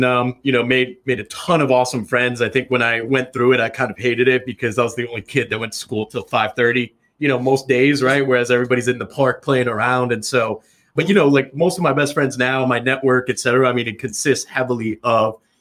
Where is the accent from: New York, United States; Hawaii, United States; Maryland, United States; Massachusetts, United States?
Maryland, United States; also born or lived in Washington, D.C.; I'm born in D.C., I grew up in Maryland, and then I went to college in Virginia.